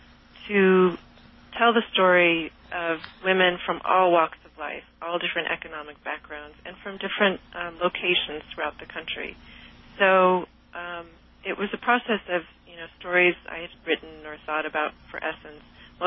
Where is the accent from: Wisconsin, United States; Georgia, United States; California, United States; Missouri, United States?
California, United States; Los Angeles; even though I was raised on the West Coast and raised, I am biracial, I was raised with the black side of my family, my mother and grandmother, but being biracial, being college educated, being, you know, in Los Angeles, a major urban location